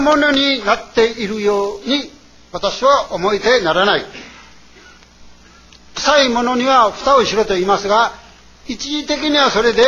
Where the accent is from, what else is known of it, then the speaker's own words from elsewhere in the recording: Ishida, Nagasaki, Japan; 私の出身地であります石田町